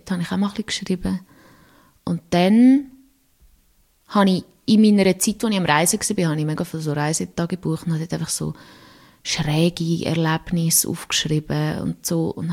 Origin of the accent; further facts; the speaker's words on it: Nidwalden, Switzerland; now in Lucerne, Switzerland; Ich komme von Nidwalden, also ich bin in Nidwalden aufgewachsen, habe mich aber nie so fest identifiziert und bin jetzt zu Luzern nach einem kurzen Studienzwischenhalt in Bern.